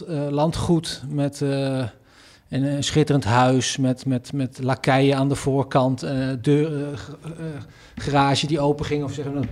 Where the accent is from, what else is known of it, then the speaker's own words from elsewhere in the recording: Netherlands; Maar Italië was wel het land waar ik het meeste binding mee had naast Nederland. Toen kom ik uit Nederland.